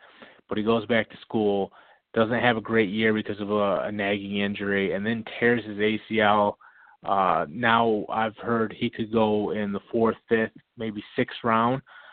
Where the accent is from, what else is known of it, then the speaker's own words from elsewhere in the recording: Michigan, United States; He's actually from my home state of Michigan.